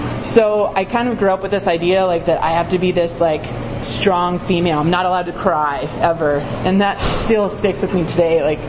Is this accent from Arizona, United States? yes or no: yes; Tucson, Arizona, United States; now in Flagstaff, United States; alcoholic. I'm originally from Tucson, Arizona. I spent 18 and a half years there before I moved up to Flagstaff to go to school 5 years ago.